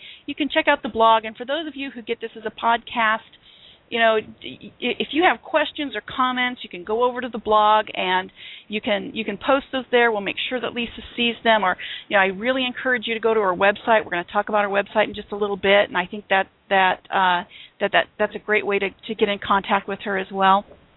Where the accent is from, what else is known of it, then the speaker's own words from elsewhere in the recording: California, United States; also born or lived in Kentucky; I'm from California. I lived in Kentucky for a few years